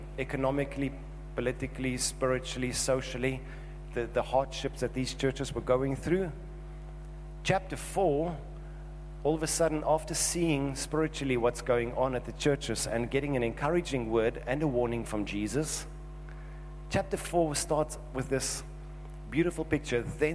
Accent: South Africa; And we as South African can say, amen, God.

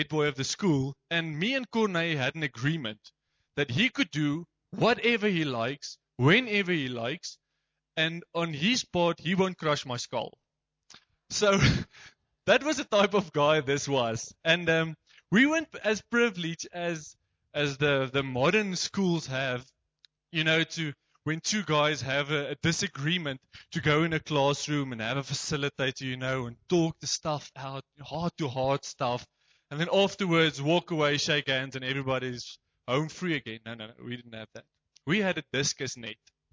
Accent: Boksburg, Gauteng, South Africa; As I mentioned, I came from Boksburg, and I was in a technical school.

